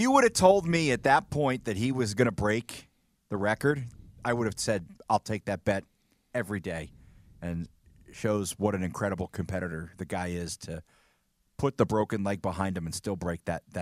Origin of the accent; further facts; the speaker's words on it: United States; I like to watch great American players, and obviously being an American, he's one of the guys who stands out to me.